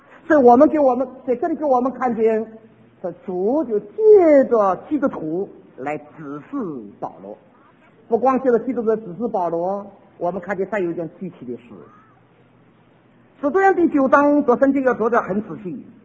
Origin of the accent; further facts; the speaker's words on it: Jiangnan, China; 这爽快就我们江南人也吃不消，我们江南人不爽快就你也吃不消